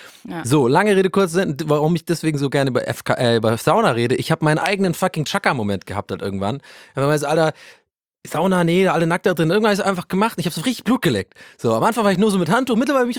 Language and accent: German; Ireland; ich bin Ire und ich bin einfach anders erzogen.